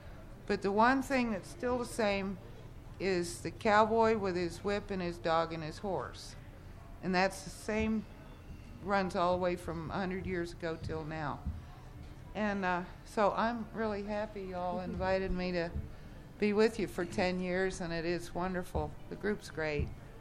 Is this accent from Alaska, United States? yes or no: no; Florida, United States; also born or lived in Connecticut; I was born up in Connecticut. My family moved to Florida in 1952. I was 7 years old, and all I could think of was I wanted a horse.